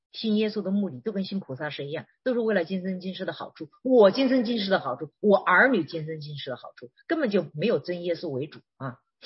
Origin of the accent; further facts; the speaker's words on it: China; 我50多岁了，我小的时候在中国看的房子顶多3层4层